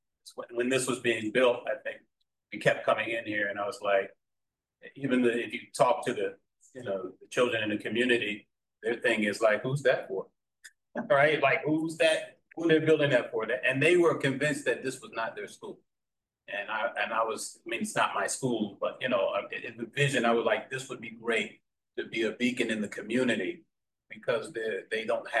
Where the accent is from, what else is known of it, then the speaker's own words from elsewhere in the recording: New York, United States; I'm from New York, and where I grew up, it doesn't look like that.